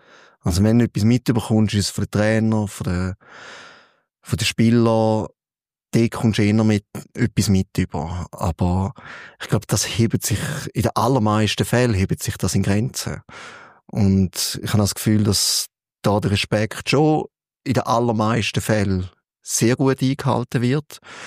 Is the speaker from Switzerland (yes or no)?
yes; Frauenfeld, Thurgau, Switzerland; Ich bin oben im Internat gewesen, aufgewachsen im Frauenfeld.